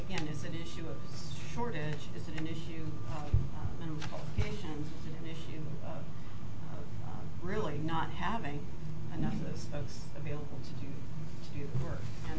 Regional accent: Ohio, United States; And so I'm originally from the Ohio area, and Ohio, Michigan, the tri-state area there

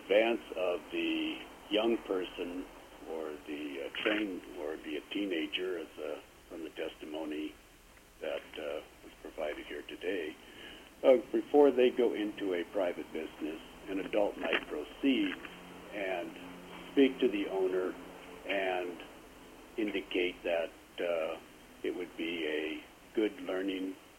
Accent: Juneau, Alaska, United States; I am from Juneau.

